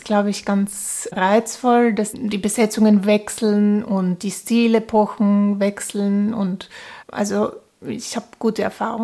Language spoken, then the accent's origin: German; Klagenfurt, Carinthia, Austria; born there; Ich bin Geigerin und bin in Klagenfurt geboren und habe in Graz, Wien und den USA Violine studiert.